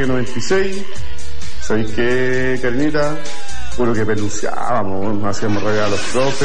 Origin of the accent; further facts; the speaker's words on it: Viña del Mar, Valparaíso, Chile; Yo egresé el año 96 de cuarto medio. Bueno, estudié también, soy de Viña del Mar, fui a la Escuela de Santa Julia Básica y después me fui a la Escuela de Tripulantes y Portuaria de Valparaíso.